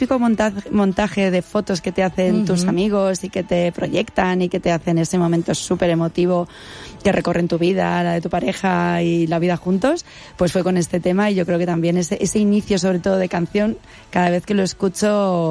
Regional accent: Albacete, Castilla-La Mancha, Spain; Bueno, yo soy de Albacete, mi familia es de Albacete ciudad

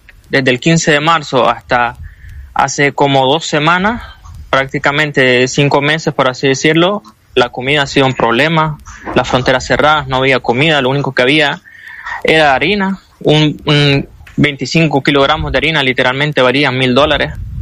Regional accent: Nicaragua; now in Palestine; yo soy un palestino nicaragüense que vino aquí en el 2021 porque mi familia estaba aquí.

